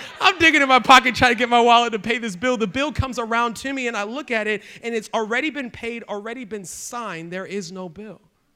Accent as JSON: {"language": "English", "town": "Baltimore", "region": "Maryland", "country": "United States", "said": "I was there. I'm from Baltimore. All you can eat crabs."}